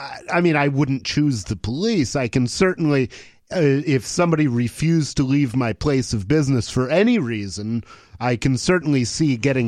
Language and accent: English; Ann Arbor, Michigan, United States; I grew up in Ann Arbor. I've seen everything twice.